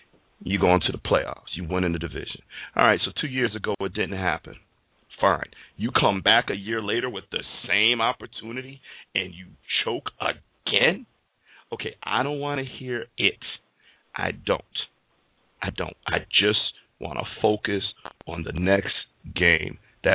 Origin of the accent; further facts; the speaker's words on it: Bristol, Connecticut, United States; it's a little personal for me because I'm from Bristol, Connecticut, and I know a lot of people caught up into this mess